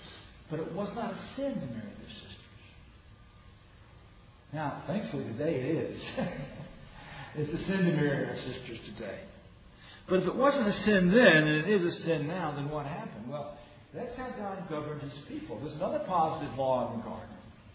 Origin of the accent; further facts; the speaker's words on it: the South, United States; Now, I'm a Southerner, and we love our pork.